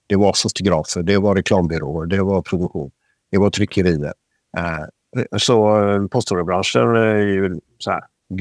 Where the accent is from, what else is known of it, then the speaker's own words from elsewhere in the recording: Floda, Västra Götaland County, Sweden; Ja, det är så här, jag är född i Floda, Lerum. Och växte upp i Floda, Lerum. Mm. Men Floda, Lerum är ju en förort till Göteborg, kan man säga.